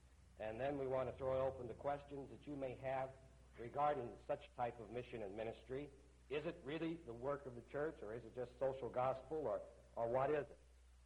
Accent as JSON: {"language": "English", "town": "Louisville", "region": "Kentucky", "country": "United States", "said": "being a hillbilly, I'm from Louisville, Kentucky, you know, where we got the beautiful horses and fast women."}